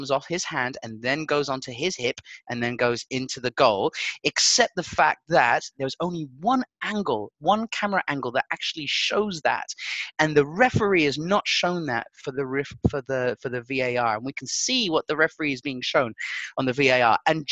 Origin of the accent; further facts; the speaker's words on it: Portugal; No, I grew up in Portugal.